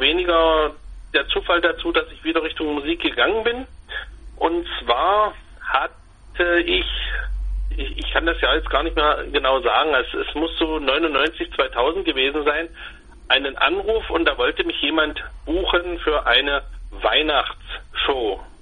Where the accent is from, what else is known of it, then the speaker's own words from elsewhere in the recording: Saxony-Anhalt, Germany; Ich komme aus dem schönen Sachsen-Anhalt. Bin in einem kleinen Dörfchen geboren, nahe Köthen oder nahe Dessau. Das sagt vielleicht den einem oder anderen doch ein bisschen mehr. Wohne aber jetzt in der schönen Gemeinde Mulde-Stausee